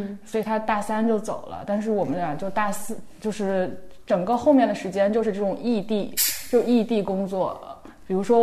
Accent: northern China, China; 因为他爸妈都是东北人，然后就我们都是北方人

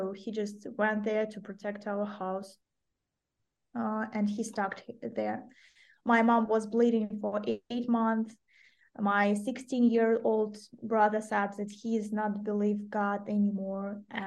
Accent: Donetsk Oblast, Ukraine; I came to my hometown, it's a tiny town in Donetsk region.

